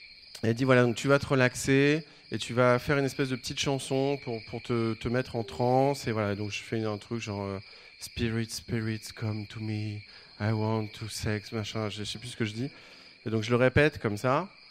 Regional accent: Rouen, Normandy, France; born there; Je suis né à Rouen, en fait.

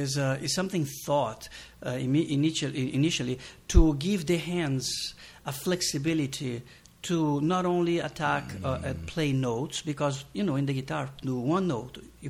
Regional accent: Rio de Janeiro, Brazil; I'm from Rio.

